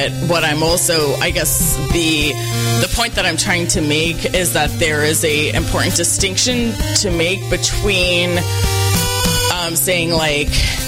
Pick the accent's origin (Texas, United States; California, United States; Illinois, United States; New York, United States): California, United States; I actually have never heard that in all my growing up in the Bay Area and living in San Francisco for over 20 years.